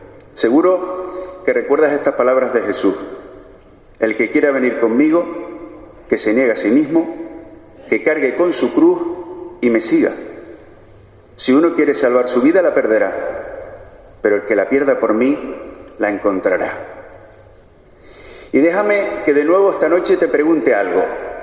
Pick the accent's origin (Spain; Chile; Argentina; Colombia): Spain; Los Silos, Canary Islands; los refugiados bosnios que acogió mi pueblo allá por los años 90, mi pueblo natal, Los Silos.